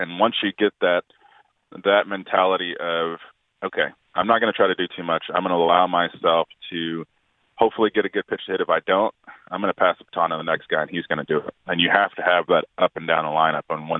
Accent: Arlington, United States; I grew up in Arlington, so we've gotten back home and done some things back in Arlington

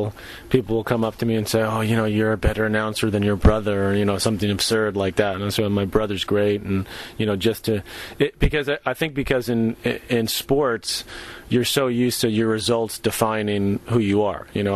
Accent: New York, United States; Marv Albert was someone I grew up with in New York, you know, listening to watching the Knicks and the Rangers and different sports.

